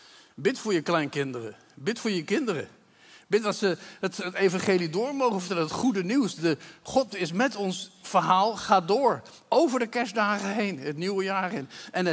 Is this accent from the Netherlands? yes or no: yes; The Hague, South Holland, Netherlands; ik ben opgegroeid in Den Haag.